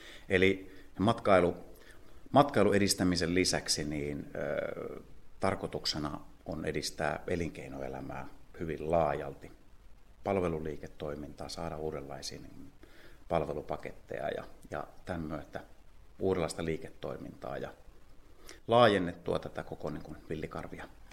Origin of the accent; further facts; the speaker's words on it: Laihia, Ostrobothnia, Finland; also born or lived in Nurmo; now in Ulvila, Finland; Ulvilassa ja olen ollut satakuntalainen jo vajaa parikymmentä vuotta. Lähtöisin olen Pohjanmaalta, Nurmossa syntynyt ja Laihialla on koulut käynyt.